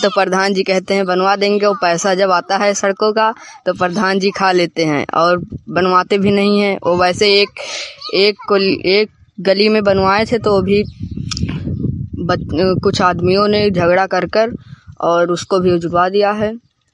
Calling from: Uttar Pradesh, India; हम ग्राम कटरा पोस्ट चरदा थाना रुपैडिया विकास खंड नवाबगंज तहसील ननपारा जिला बहराइच से बोल रहे हैं।

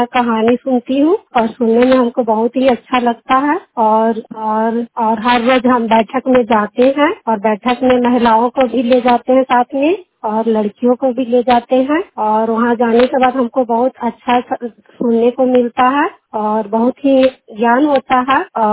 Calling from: Vishnugarh, Jharkhand, India; हम विष्णुगढ़ पंचायत से बोल रही हूँ। मेरा जिला हो गया हजारीबाग

